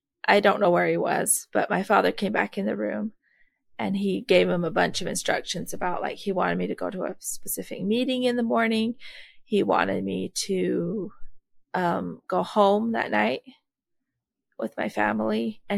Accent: Colorado City, Arizona, United States; also born or lived in Sandy, United States; I was born in Sandy, Utah, but I moved down to Colorado City with my family at 16 when the Olympics happened.

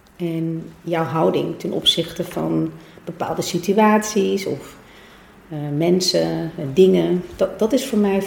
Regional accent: Amsterdam, North Holland, Netherlands; Zelf ben ik geboren en getogen in Amsterdam. Maar mijn ouders komen inderdaad uit Portugal, vandaar ook mijn achternaam.

